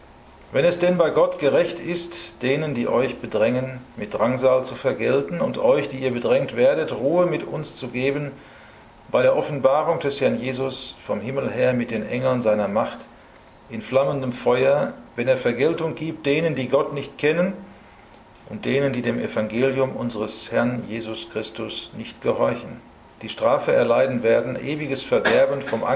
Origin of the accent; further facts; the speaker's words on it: Wetter an der Ruhr, North Rhine-Westphalia, Germany; Ich komme aus Wetter an der Ruhr in Westfalen.